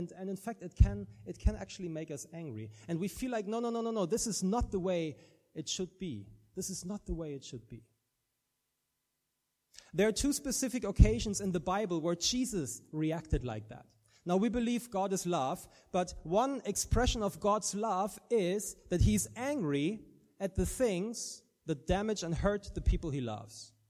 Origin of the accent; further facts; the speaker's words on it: Germany; accent: German-English; English is a second language; I'm from Germany originally, and I always say that because that's why my accent is neither Irish nor South African, like almost everybody in this church, except for a few Americans, maybe. I have a German-English accent.